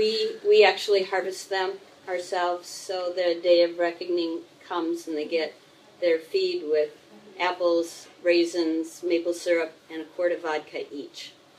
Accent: Minnesota, United States; I grew up in Minnesota, so you go for the deal, you go for what's on sale at the grocery store.

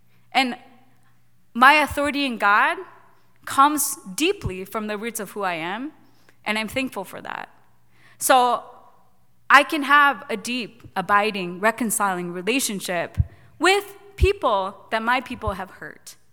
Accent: Japan; English is a second language; I feel like very, very connected to who I am as being Japanese. I grew up in Japan, I went to school in Japan for a while.

